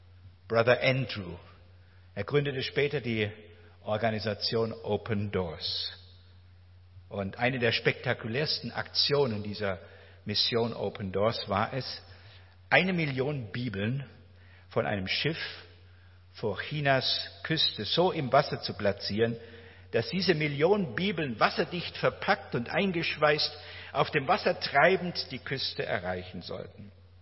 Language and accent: German; Elmendingen, Baden-Württemberg, Germany; durch Elmendingen, mein Heimatort.